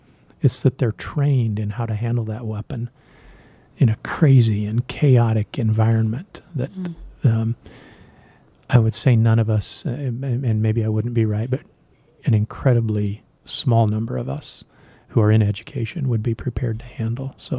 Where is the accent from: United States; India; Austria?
United States; Nebraska; now in South Dakota, United States; I grew up in Nebraska, and now being a transplant to South Dakota